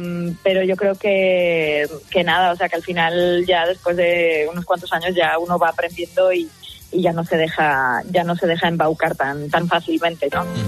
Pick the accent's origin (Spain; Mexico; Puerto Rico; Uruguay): Spain; Madrid, Community of Madrid; accent: Madrid; llevo aquí como 2 semanas más o menos. Y en estas 2 semanas como que he vuelto a mi ser con mi acento de aquí, de Madrid